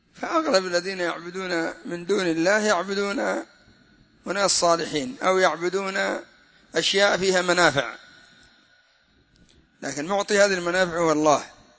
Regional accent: Hadramaut, Yemen; كما هم عندنا في حضرموت

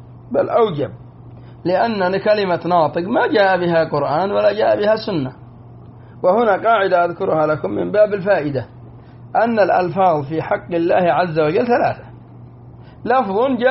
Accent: Yemen; ونحن نقرأها في ركعتي الفجر كل يوم، وخصوصا عندنا في اليمن يقرأها في الركعة الثانية

